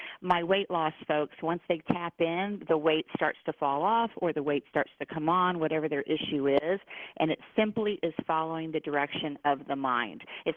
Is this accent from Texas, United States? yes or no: yes; Texas, United States; I was raised in the Bible Belt. I was raised in Texas as a Methodist Christian person.